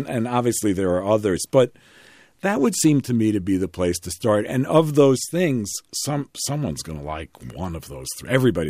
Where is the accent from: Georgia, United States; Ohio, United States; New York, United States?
New York, United States; New York City; because I am a New Yorker and I love New York.